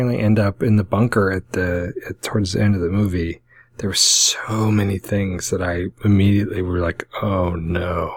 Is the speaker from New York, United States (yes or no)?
no; Alaska, United States; growing up in Alaska and thinking I wasn't going to live past 20 because there was going to be some nuclear annihilation that was going to wipe Alaska off the map.